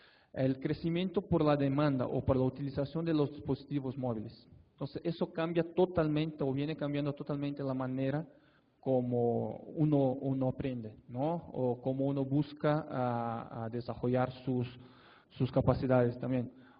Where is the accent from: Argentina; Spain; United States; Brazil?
Brazil; Spanish is a second language; Yo soy de Brasil, entonces ya desde el principio les pido disculpas por el portuñol, ¿ok?